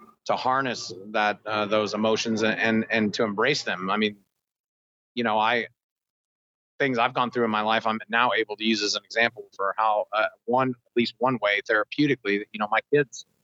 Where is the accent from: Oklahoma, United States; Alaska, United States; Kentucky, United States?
Oklahoma, United States; Midwest boy. I grew up in Panhandle, yeah. Oklahoma, a small farm town.